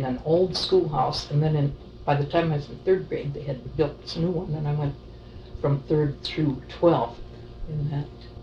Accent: Kodiak, Alaska, United States; born there; I was born here in Kodiak.

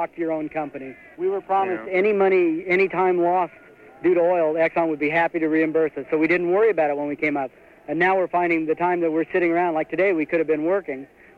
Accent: Idaho, United States; I'm from Idaho. All I want is what was promised to me.

